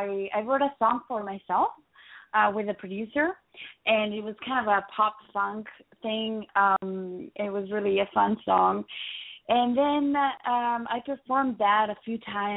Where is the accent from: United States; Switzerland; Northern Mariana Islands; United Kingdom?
Switzerland; Ticino; first language Italian; English is a second language; I speak Italian as my mother language because I grew up in the Italian side of Switzerland, and then I speak German, and I learned French and English in school, and then I also speak Swiss German.